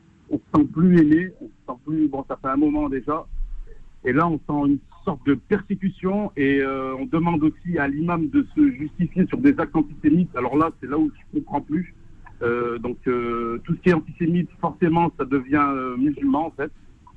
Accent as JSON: {"language": "French", "country": "France", "said": "Je pense qu'elle est flagrante en tant que Français"}